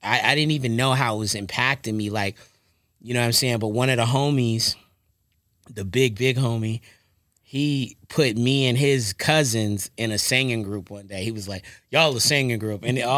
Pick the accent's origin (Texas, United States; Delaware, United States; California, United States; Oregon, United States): Delaware, United States; Lewes; born there; I was born in Lewis, Delaware, right? And so my parents, so my mom's side of the family is from a place called Frankfort, Delaware. It's a very small town